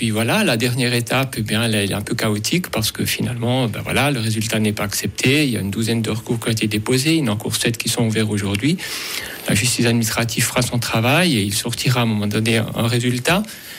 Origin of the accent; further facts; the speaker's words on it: Bern, Switzerland; je me suis positionné aussi en tant que jurassien bernois qui connaît la région.